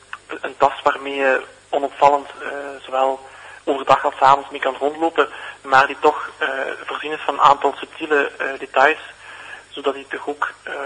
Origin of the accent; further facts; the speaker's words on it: Genk, Flanders, Belgium; Ik ben van Genk en Hasselt was zeer vlakbij.